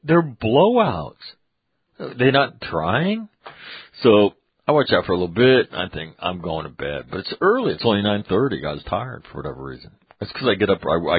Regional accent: Ireland; I would say, as an Irishman, I would say Linehan

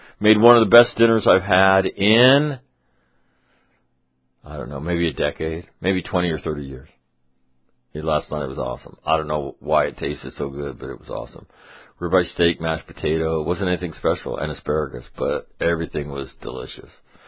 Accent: Sacramento, California, United States; And then come through my hometown, Sacramento, and I wanted to see my uncle Muggs

